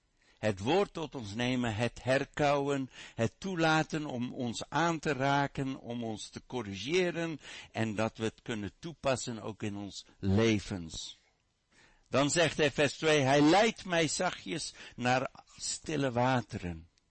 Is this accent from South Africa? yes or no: yes; South Africa; Ik ben opgegroeid in Zuid-Afrika, en als je daar een herder tegenkomt van een kudde